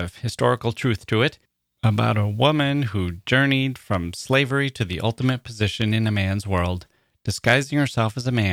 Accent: United States; So I grew up in America and a very local existence. I had never been on a plane until I was 18, I guess.

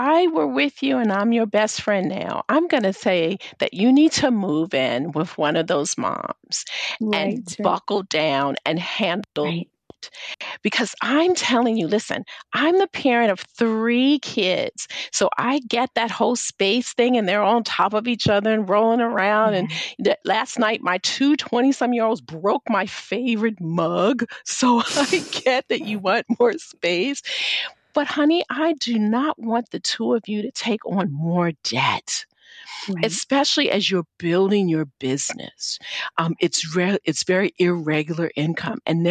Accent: Baltimore, Maryland, United States; You know, I grew up in Baltimore. I grew up in the Baltimore City public school system, which has some issues.

